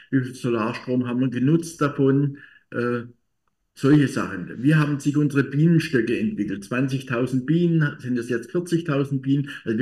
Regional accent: East Germany, Germany; Ich bin in der DDR aufgewachsen, bin DDR-Kind.

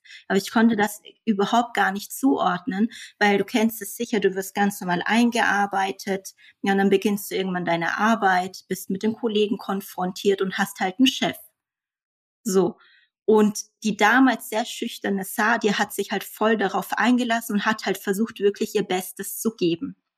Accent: Fürth, Bavaria, Germany; also born or lived in Nuremberg; Ich bin in Nürnberg geboren. Meine Eltern haben dann in Fürth ein Haus gebaut und da bin ich auch zur Schule gegangen.

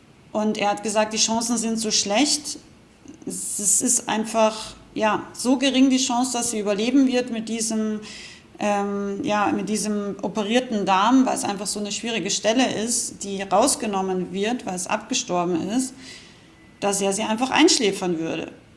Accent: Rauris, Salzburg, Austria; Ich komme aus Österreich, ich bin aus dem Pinzgau. Ich komme aus dem wildesten Alpen Dorf ungefähr, Rauris, genannt das Tal der Gesetzlosen

